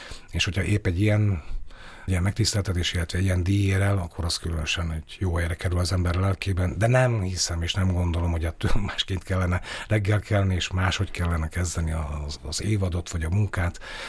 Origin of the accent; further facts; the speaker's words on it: Slovakia; now in Komárno, Slovakia; a Garam folyó, mert ott folyik el a város alatt. Tehát a gyerekkoromat a Garamon töltöttem nagy részt, mindenféle betyársággal együtt, és azóta is meg is maradt ez a vízközelségem